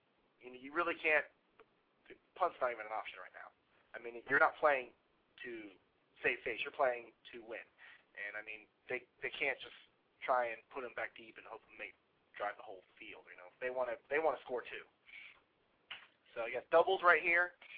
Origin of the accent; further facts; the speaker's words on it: California, United States; just because I'm from Southern California doesn't mean I know Spanish.